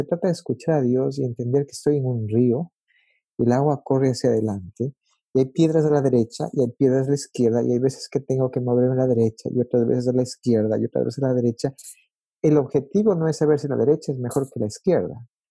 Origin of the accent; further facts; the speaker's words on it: Ecuador; Y uno de pronto se da cuenta que yo tengo que lidiar, yo vengo de Ecuador, ¿verdad?